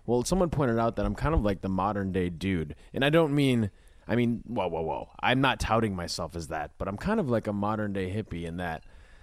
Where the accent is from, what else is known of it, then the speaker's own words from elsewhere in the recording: Minnesota, United States; No, I grew up in Minnesota.